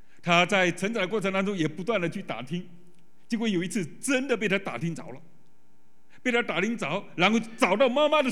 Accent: Fujian, China; 我回到老家福建农村

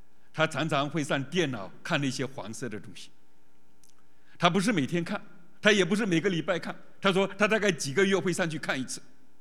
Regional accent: Fujian, China; 我在福建的农村长大的，那家里发生过一些悲剧。

